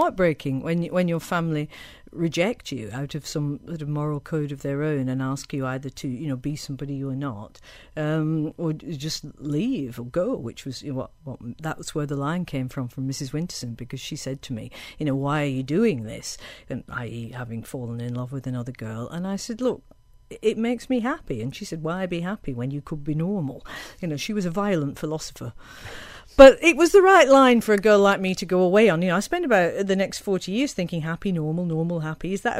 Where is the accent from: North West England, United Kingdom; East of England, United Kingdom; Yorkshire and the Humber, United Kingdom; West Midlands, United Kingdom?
North West England, United Kingdom; You know, I was brought up in Lancashire. It's my county. I was brought up under the shadow of Pendle Hill, where the witches supposedly lived.